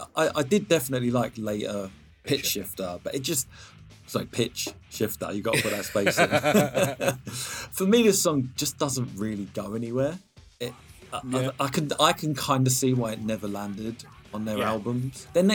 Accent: London, United Kingdom; I grew up listening to like pirate jungle stations because I grew up in London.

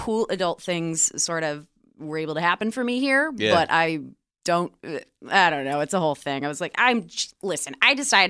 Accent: Detroit, Michigan, United States; also born or lived in Chicago; I'm from the Detroit Verbs in Michigan.

